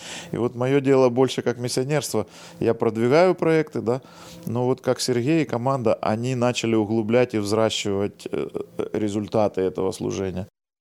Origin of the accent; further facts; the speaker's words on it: Kyiv, Ukraine; я был из Киева.